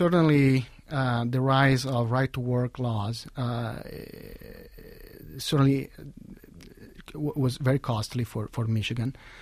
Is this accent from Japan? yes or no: no; Italy; English is a second language; now in United States; this is one of the most striking features of the American workforce, that I come from Italy, and in general, all European countries have a much stronger sense of economic class than you see here. And it, when I moved here...